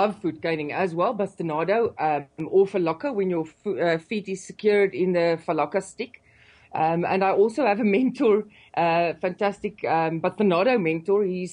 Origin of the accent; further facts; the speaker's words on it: South Africa; I'm a South African actress